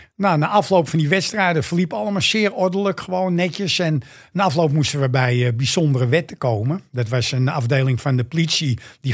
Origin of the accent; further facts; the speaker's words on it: The Hague, South Holland, Netherlands; accent: Amsterdam; Ik ben een Hagenees, maar ik praat echt Amsterdam.